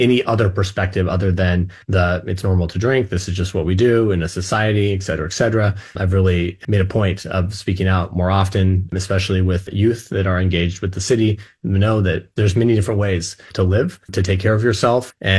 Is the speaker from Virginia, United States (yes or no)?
no; Lake Oswego, Oregon, United States; I grew up here in the Lake Oswego community, had a very loving family, a great education